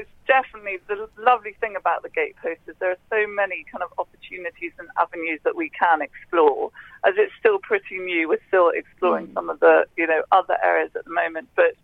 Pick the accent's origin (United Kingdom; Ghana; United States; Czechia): United Kingdom; Wales; But I grew up in the Pony Club in Wales, the Tyneside Pony Club